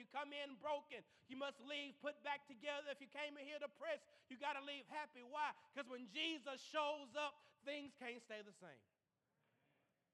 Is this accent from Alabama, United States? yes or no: yes; Athens, Alabama, United States; you know, I'm originally from Athens, Alabama.